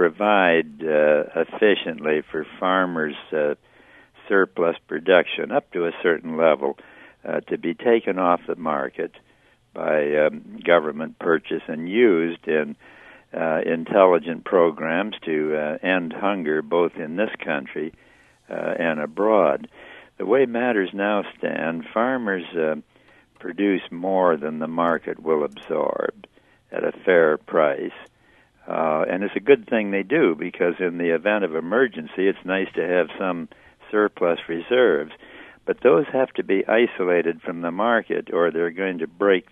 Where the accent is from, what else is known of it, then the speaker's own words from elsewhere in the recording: South Dakota, United States; I'm glad that I grew up in South Dakota to get me hardened to that Siberian climate.